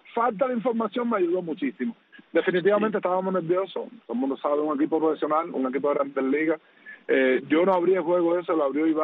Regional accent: Cuba; moved away; cuando yo salí de Cuba

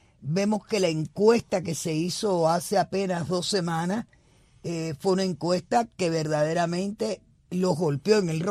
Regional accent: Cuba; Si yo, como cubana, tú me negaste a mí mi derecho como cubana, si yo para entrar en mi país tengo que pedir un visado

